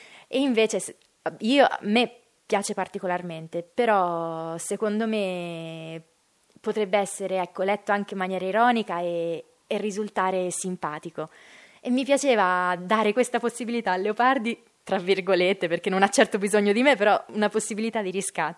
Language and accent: Italian; Osimo, Marche, Italy; Sono marchigiana, provincia di Ancona, Osimo per la prima.